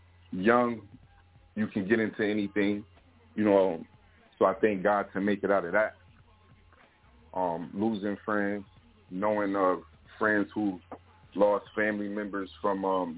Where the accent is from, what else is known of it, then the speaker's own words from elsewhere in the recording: Buffalo, New York, United States; also born or lived in Toledo, Ohio; you know, I come from the east side of Buffalo. You know, it's a neighborhood we know as Uptown. You know, I was born in Toledo, Ohio.